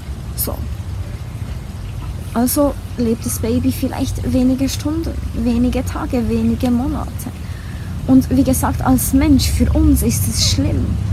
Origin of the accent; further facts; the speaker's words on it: Switzerland; die Erfahrung zu machen, als Schweizerin, als Frau geboren zu sein